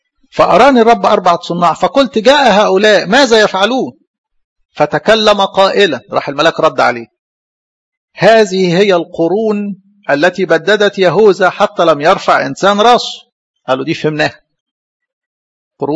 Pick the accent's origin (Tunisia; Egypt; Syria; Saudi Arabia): Egypt; بلدنا مصر المحبوبة